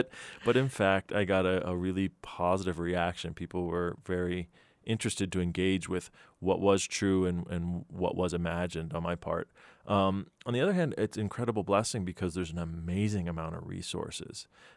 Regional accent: State College, Pennsylvania, United States; I remember growing up in State College and my mom and dad arguing about whether it was proper to eat with your hands

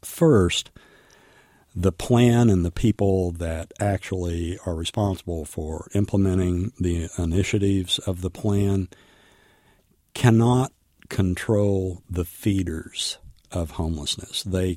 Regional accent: Texas, United States; Well, I'm 75, and I was born and raised in the Texas Panhandle into a culture that was racist, misogynist, and homophobic.

